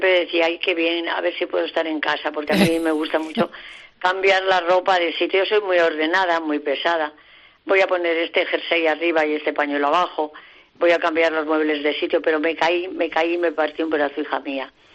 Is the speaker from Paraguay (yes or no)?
no; Valladolid, Castile and León, Spain; born there; yo nací en Valladolid